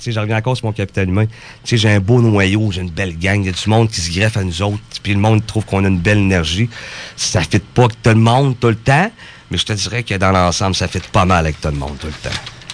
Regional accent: Quebec City, Quebec, Canada; moi, je viens de Limoilou.

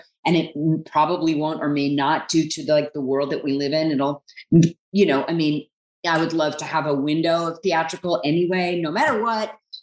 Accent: New York, United States; my hometown of New York

